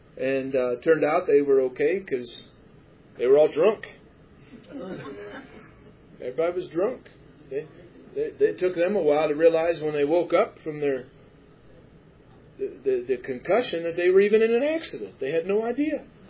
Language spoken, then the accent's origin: English; Cleveland, Ohio, United States; I grew up in Northeast Ohio. I'm from Cleveland.